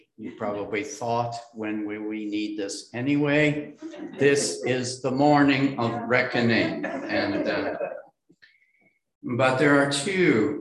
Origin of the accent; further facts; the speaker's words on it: Ontario, Canada; I was born and raised 600 miles north of Erie, Pennsylvania. I was raised near James Bay in the province of Ontario. We call that the James Bay frontier.